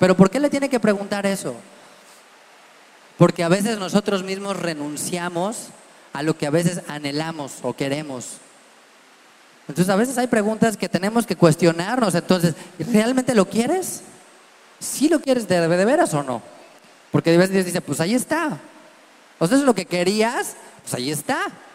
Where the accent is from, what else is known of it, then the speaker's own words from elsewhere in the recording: Mexico; como mexicanos somos re buenos